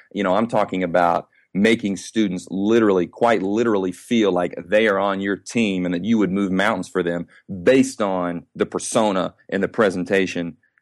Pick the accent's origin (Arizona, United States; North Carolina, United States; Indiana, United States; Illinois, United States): Indiana, United States; Evansville; I'm from Evansville, Indiana. I'm from the south side of Evansville, Indiana. I grew up in a you know, in a working class neighborhood